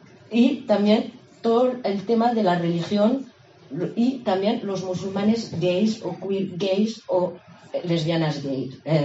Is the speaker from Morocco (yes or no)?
yes; Morocco; y yo soy marroquí